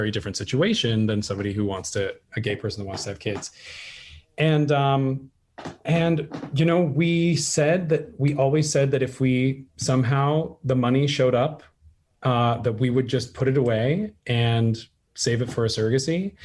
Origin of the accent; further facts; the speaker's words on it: Utah, United States; You know, I was a Mormon kid growing up in Utah.